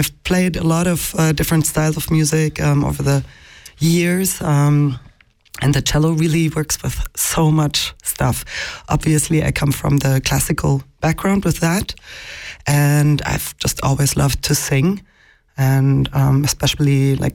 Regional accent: Berlin, Germany; now in Estavayer-le-Lac, Switzerland; Me, myself, I'm a German from Berlin originally, but I live in Estavayer-le-Lac.

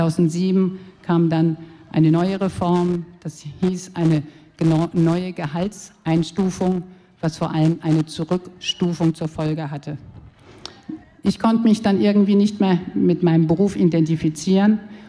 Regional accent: Freiburg, Baden-Württemberg, Germany; moved away as an adult; now in Lausanne, Switzerland; ich komme aus Deutschland, aus Freiburg und vor über 30 Jahren habe ich den Schwarzwald gegen den Genfer See ausgetauscht und ich wohne und arbeite seitdem in Lausanne.

